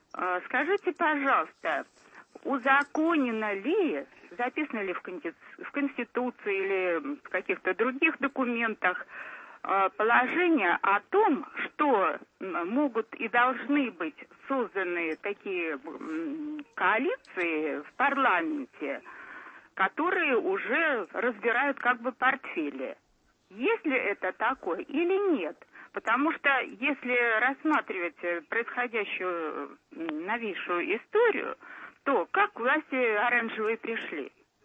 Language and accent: Russian; Ukraine; born there; ну вот я, например, родилась на Украине и очень много там работала, на Украине.